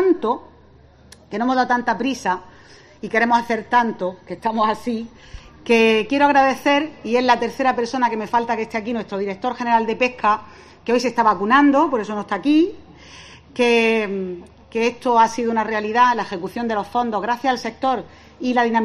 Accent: Adra, Andalusia, Spain; yo soy de Adra y, por tanto, vivo al lado del puerto

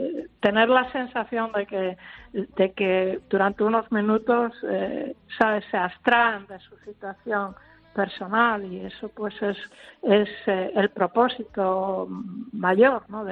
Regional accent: Galicia, Spain; siendo gallego

